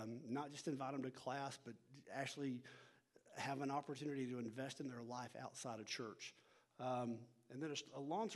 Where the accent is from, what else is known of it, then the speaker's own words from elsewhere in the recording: Texas, United States; By the way, I told you guys I was from North Texas, right? My Cowboys.